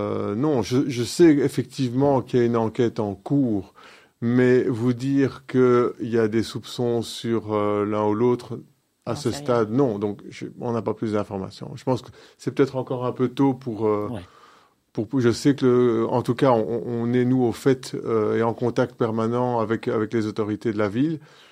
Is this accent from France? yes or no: no; Charleroi, Wallonia, Belgium; C'est vrai que moi, j'ai grandi à Charleroi